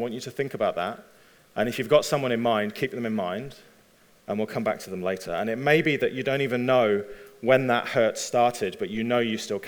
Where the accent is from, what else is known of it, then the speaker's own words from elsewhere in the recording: England, United Kingdom; So I still don't know, but I am English. My wife is Welsh, which you must understand is very different.